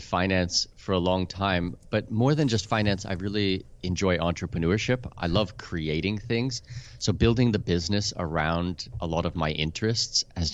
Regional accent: Canada; now in Panama City, Panama; I'm Canadian with Danish heritage.

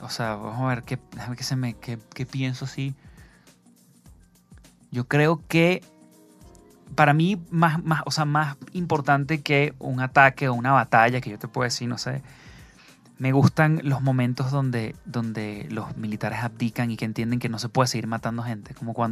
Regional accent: Venezuela; Yo soy de Venezuela

